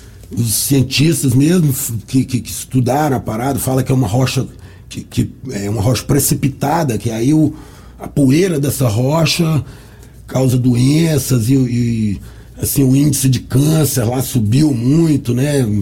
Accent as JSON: {"language": "Portuguese", "town": "Paracatu", "region": "Minas Gerais", "country": "Brazil", "tie": "born there", "said": "foi feito na minha cidade, onde eu nasci, em Paracatu"}